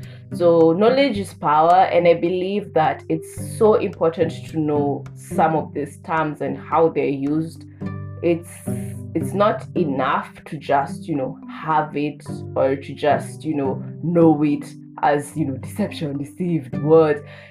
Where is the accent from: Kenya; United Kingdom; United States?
Kenya; I'm a citizen. I'm a Kenyan citizen, and I'm a citizen to the Gen Z.